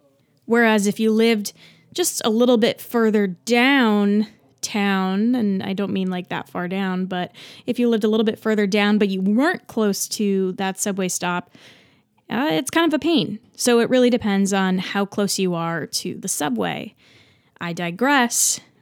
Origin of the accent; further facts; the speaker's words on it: New Jersey, United States; now in New York City, United States; I grew up in Central Jersey. I went to college and got my BFA in musical theater from Texas State. And then I went all the way back over to New Jersey, did a couple shows, and then finally moved to the city in 2019.